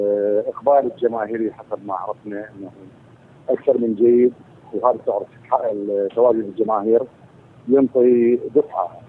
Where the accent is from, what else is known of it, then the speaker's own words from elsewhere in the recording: Iraq; ناس كعراقيين حابين ان نحتفل وان نفرح ومن حقنا الفرح